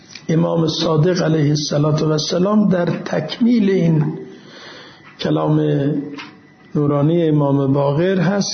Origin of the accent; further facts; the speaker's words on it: Iran; من ایرانیم، اون عزیز یمنیست